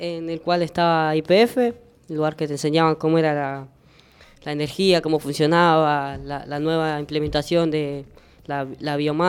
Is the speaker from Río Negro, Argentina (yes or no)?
no; Berazategui, Buenos Aires Province, Argentina; Y yo soy de Buenos Aires, la provincia de Berazategui.